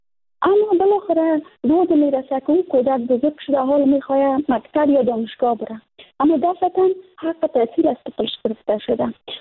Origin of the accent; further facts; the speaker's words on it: Afghanistan; در فامیلای افغانی سنتی ما و شما، قوم ما و شما، در همون قسم خانواده ها بزرگ شدیم